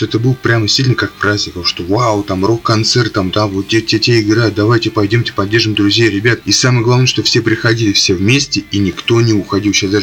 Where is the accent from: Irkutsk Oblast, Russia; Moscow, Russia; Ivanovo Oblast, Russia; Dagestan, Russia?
Ivanovo Oblast, Russia; Ivanovo; у меня вот в родном городе Иваново такая тенденция есть